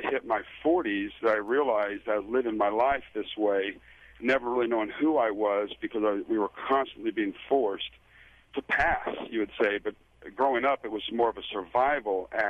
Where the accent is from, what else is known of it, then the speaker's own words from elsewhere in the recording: Norway; now in United States; When we came here from Norway in the early 70s, our accent caused us a lot of trouble